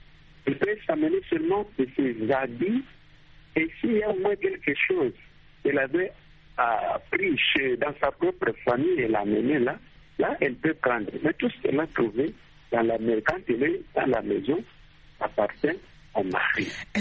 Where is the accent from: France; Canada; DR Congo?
DR Congo; Et chez nous, en République démocratique du Congo